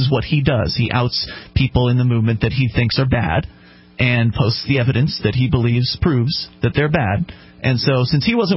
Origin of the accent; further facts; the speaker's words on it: the South, United States; I grew up in the South.